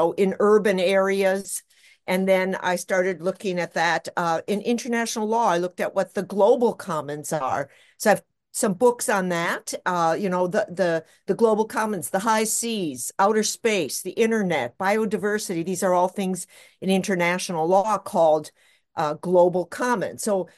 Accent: Minneapolis, Minnesota, United States; now in Duluth, United States; I'm from Minnesota, originally from Minneapolis, but I ended up back here.

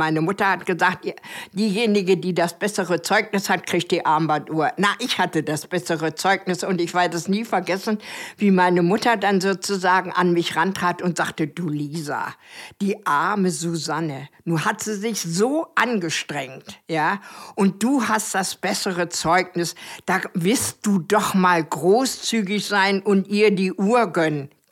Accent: Lüneburg, Lower Saxony, Germany; also born or lived in Wrocław, Poland; Also ich bin in Breslau geboren

